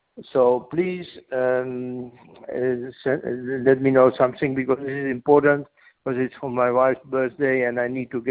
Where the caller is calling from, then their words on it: Spain; I'm calling you from Spain.